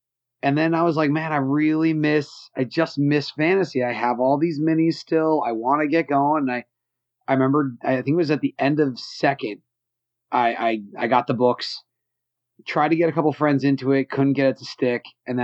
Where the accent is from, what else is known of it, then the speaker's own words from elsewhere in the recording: Mid-Atlantic, United States; I'm from the Mid-Atlantic. I live in the Wilkes-Barre region of Pennsylvania, which is right around where the office was, you know, based.